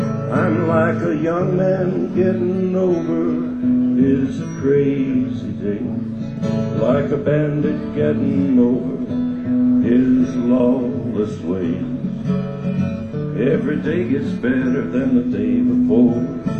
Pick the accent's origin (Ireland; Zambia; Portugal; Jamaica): Jamaica; I came from Jamaica, I didn't have any shoes.